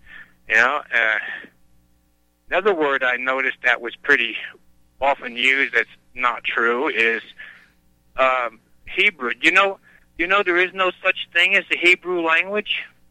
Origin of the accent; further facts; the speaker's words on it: Passaic, New Jersey, United States; born there; now in Colorado, United States; I was born in Passaic, New Jersey.